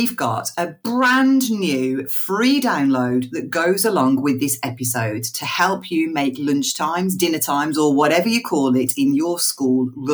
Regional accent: North West England, United Kingdom; up north in Lancashire, where I'm from, we would say dinner time for the middle of the day.

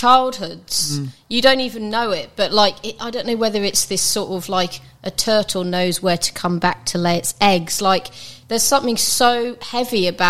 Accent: South West England, United Kingdom; Because I'm from the Cotswolds

